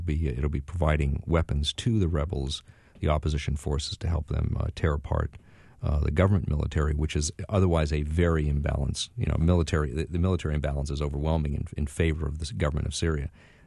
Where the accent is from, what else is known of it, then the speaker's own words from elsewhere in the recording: United States; But I don't know that I, as an American, could stand back and look down my nose